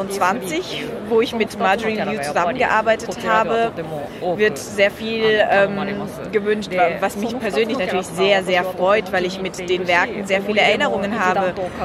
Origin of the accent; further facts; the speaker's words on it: Japan; habe das mit meinem künstlerischen Bewusstsein als Japanerin ein bisschen kombiniert